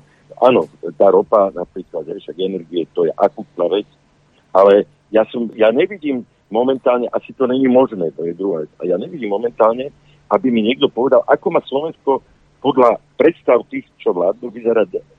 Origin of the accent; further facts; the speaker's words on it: Austria; tak akože my sme Rakúšania sa teraz tiež ohradili voči tomu